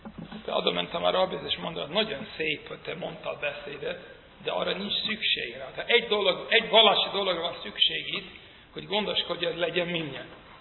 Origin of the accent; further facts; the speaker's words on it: New York City, New York, United States; én olyan környéken nőttem fel, mondjuk hányan voltak ott Brooklynban, Williamsburg negyedben